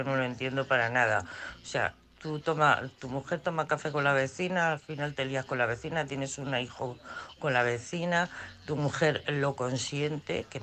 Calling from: Madrid, Community of Madrid, Spain; de Madrid.

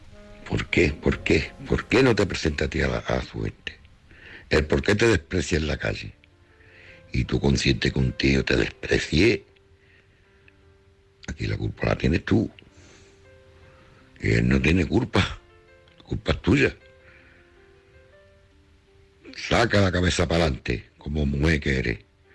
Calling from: San Roque, Andalusia, Spain; de San Roque.

